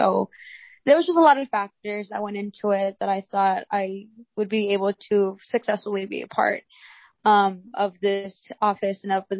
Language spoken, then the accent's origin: English; Laredo, Texas, United States; I'm from Laredo, Texas, and I became an RA my sophomore year, so about 2.5 years ago.